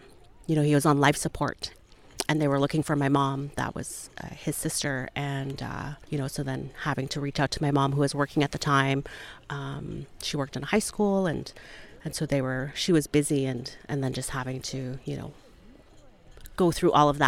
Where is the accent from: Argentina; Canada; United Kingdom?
Canada; Alberta; I am originally from Piikani First Nation, which is part of the Blackfoot Confederacy in southern Alberta.